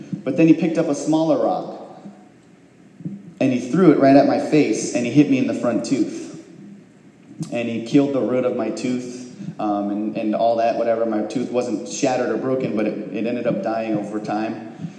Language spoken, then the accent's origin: English; Unalakleet, Alaska, United States; So, I'm an athlete growing up in Unalakleet, a successful athlete at that.